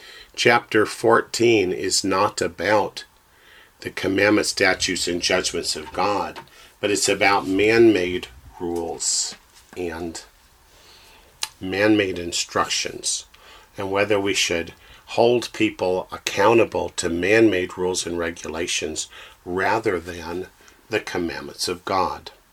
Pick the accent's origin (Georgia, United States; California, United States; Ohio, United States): Ohio, United States; I grew up in Northeast Ohio, In the school systems, we had fish every Friday because the Catholic students were not permitted to have meat on Friday.